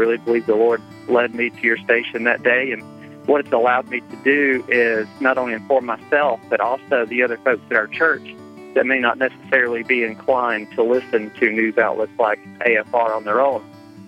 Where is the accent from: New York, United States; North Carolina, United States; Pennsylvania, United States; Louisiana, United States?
North Carolina, United States; I'm from North Carolina.